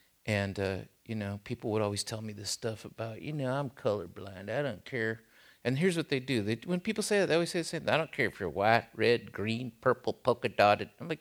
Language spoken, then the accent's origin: English; Tijuana, Baja California, Mexico; accent: Tijuana; first language es; English is a second language; moved away; also born or lived in San Diego; I was born in Tijuana. Spanish was my first language. I grew up in the barrio. I had a strong Tijuana accent when I spoke English. And I didn't know anything was weird until I moved to a little white suburb, Claremont, San Diego.